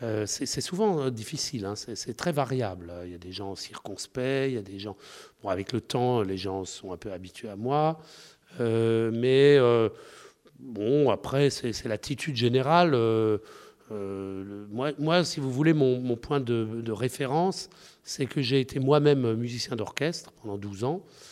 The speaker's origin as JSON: {"language": "French", "town": "Colmar", "region": "Grand Est", "country": "France", "tie": "born there", "said": "je suis né un peu dans une ville comparable à Douai. Moi, je suis né à Colmar."}